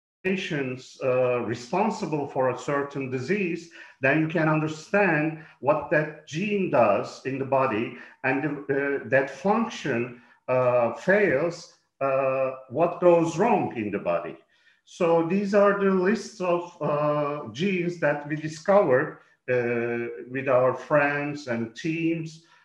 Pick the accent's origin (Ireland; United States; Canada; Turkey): Turkey; also born or lived in Birmingham, United Kingdom; And then I got back to my home country, Turkey, after 15 years abroad